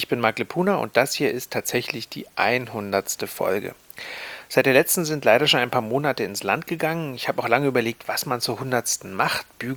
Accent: Berlin, Germany; also born or lived in Greifswald; ich bin in Greifswald geboren, das ist auch schön, aber ich bin schon nach Berlin gezogen 1984

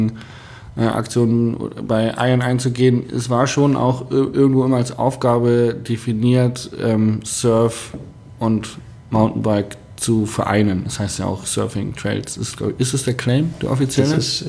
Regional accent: Hanover, Lower Saxony, Germany; Ich komme aus Hannover und ganz viele meiner Freunde aus Hannover

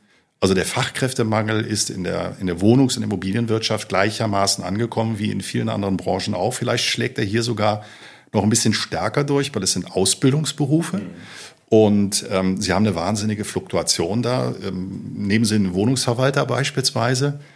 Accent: Rhineland, Germany; now in Kronberg, Germany; 50 Jahre alt, verheiratet, einen Sohn, gebürtiger Rheinländer, wohne seit nunmehr 15 Jahren in Kronberg am vorderen Taunus

